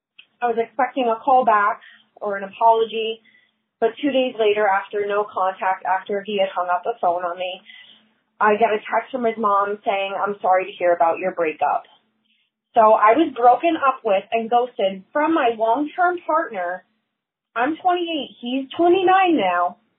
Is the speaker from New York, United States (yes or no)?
yes; Long Island, New York, United States; I'm from Long Island, New York. I just have one around here